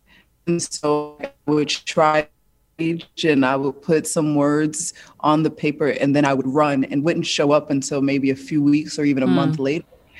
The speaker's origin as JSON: {"language": "English", "town": "Newark", "region": "New Jersey", "country": "United States", "said": "I come from Newark, New Jersey. And so I'm digging in these moments of being on Lyons Avenue and Chancellor."}